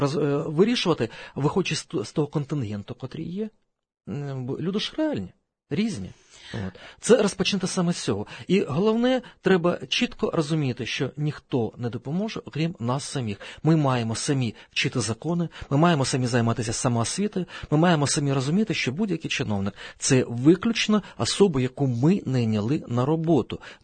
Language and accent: Ukrainian; Donetsk, Donetsk Oblast, Ukraine; now in Kyiv, Ukraine; Це, я кажу, між іншим, як корінний донеччанин. Я живу в Києві не так вже багато.